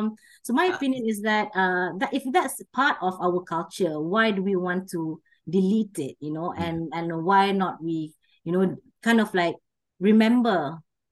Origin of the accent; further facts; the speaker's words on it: Kuala Lumpur, Malaysia; So I am from Kuala Lumpur, born in Bangsa, grew up a few places around the world and in Malaysia.